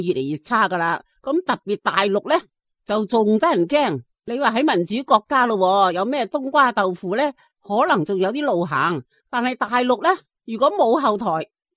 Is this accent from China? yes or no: no; Australia; 咁我心咪諗咯，大陆嘅人工边够我哋澳洲人工高呢？